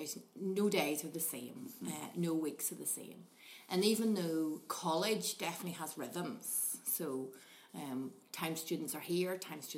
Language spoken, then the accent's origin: English; Omagh, Northern Ireland, United Kingdom; So I grew up in Templepatrick for the early part of my primary schooling, and then we moved to Oma with my dad's job. So finished off primary school in Oma and then went to Oma Academy.